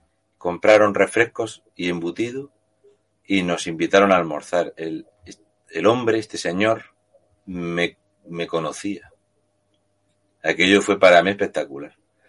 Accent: Region of Murcia, Spain; Y como somos tontos y de Murcia, vimos unas vacas y nos paramos a echarles una foto.

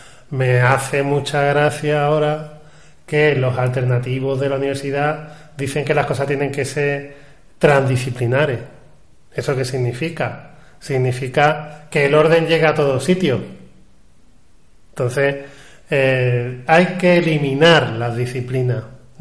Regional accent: Andalusia, Spain; Sí, bueno, los andaluces somos africanos también.

